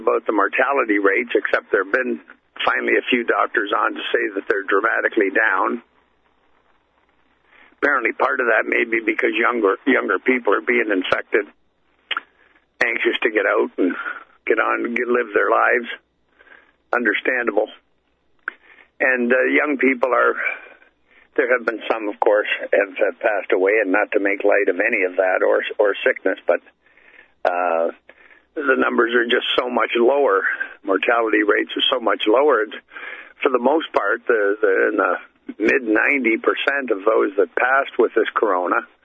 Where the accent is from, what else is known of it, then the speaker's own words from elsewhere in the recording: Canada; I can tell you up here in Canada, I live in Canada, I'm Canadian. I'm just on the north shore of Lake Erie here, just half an hour from Buffalo, New York.